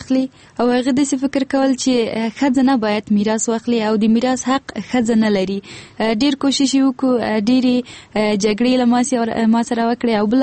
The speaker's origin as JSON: {"language": "Pashto", "town": "Andar", "region": "Ghazni", "country": "Afghanistan", "said": "زه د غزنی ولایت یم، د اندړو د ولسوالۍ نه."}